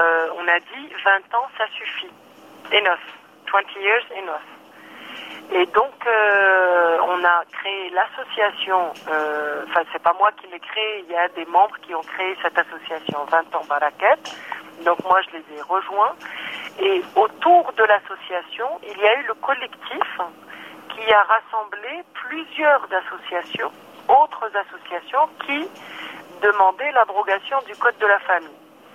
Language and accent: French; Algeria; now in France; Donc je suis algérienne, je suis journaliste algérienne, je suis installée en France depuis 1994.